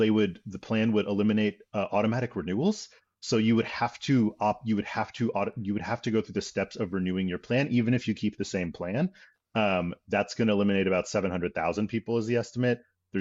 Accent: Philadelphia, Pennsylvania, United States; born or raised there

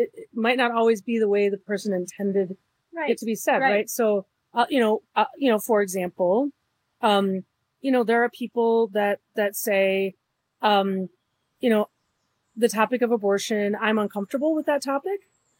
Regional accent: Wisconsin, United States; I'm Southeast. Sorry. We might play sheepshead together. I grew up in the Southwest part of the state. The card games are regional.

